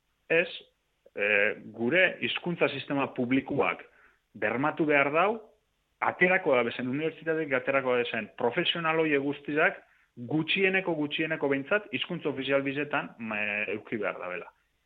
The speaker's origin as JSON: {"language": "Basque", "town": "Lekeitio", "region": "Basque Country", "country": "Spain", "said": "Lekeitiokoa naiz eta joan behar izan dut"}